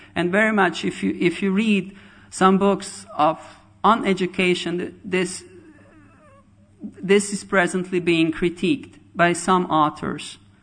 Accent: Croatia; English is a second language; because I come from Croatia, which before that was Yugoslavia, which was a communist country

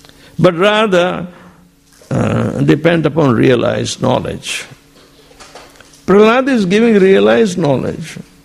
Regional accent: Gujarat, India; In 1980, I went to India, and I went to my hometown. We had a local newspaper, Friend of Gujarat, okay, Gujarat Mitra.

